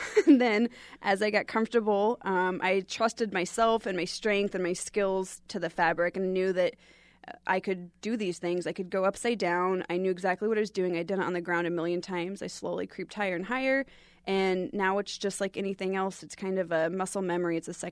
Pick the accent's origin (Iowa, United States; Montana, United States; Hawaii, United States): Iowa, United States; Des Moines; I lived in Salt Lake City with my husband. I'm from Des Moines, but we relocated there.